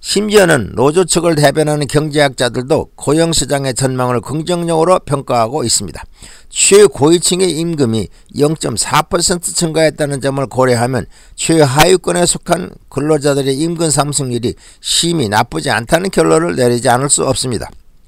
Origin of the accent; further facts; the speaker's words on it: South Korea; moved away; 한국에서 태어나서 한국에서 자란 저 같은 사람에게는 설날을 맞이할 때마다 만감이 교체하는 추억의 명절입니다.